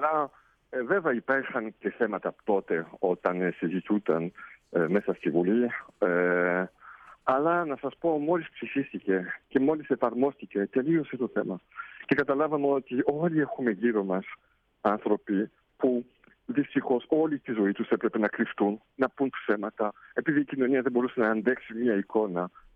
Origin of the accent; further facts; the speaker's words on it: Greece; now in Belgium; ξέρουν ότι είμαι Έλληνας, το όνομά μου δεν το μπορεί να το κρύψει